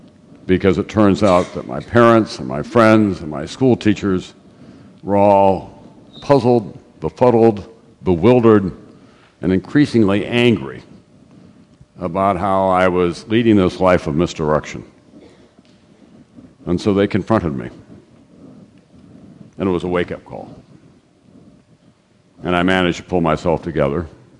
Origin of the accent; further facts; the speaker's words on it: South Dakota, United States; I'd gotten all the honors that you could possibly hope for in my home state of South Dakota.